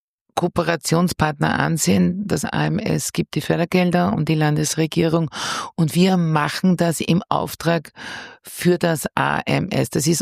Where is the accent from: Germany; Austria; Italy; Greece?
Austria; Lower Austria; erfolgreich Fuß gefasst in Niederösterreich, wo ich herkomme